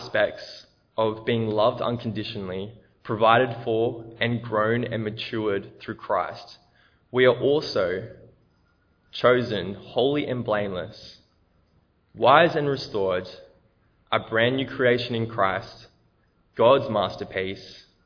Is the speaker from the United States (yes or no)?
no; Australia; I'm not going to become Brazilian, I'm Australian.